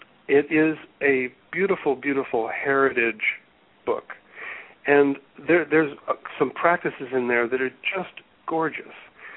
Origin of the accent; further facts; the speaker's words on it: Cincinnati, Ohio, United States; born there; I want to just announce to everybody out there, I was born in Cincinnati.